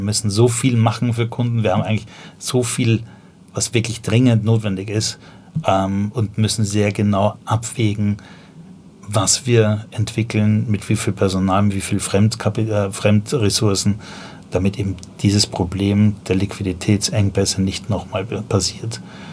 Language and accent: German; Vienna, Austria; moved away as an adult; now in Berlin, Germany; Ich bin ja, als ich nach Deutschland gekommen bin, ich komme ursprünglich aus Wien, ein Mädel war schuld, bin nach Berlin gegangen, habe das Wochenende noch da geblieben. Das war Anfang der 90er.